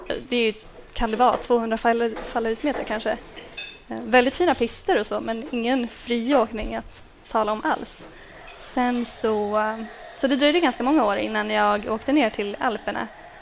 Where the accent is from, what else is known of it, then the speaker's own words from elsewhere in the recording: Dalarna County, Sweden; Jag kommer från Dalarna och är snowboardåkare och journalist.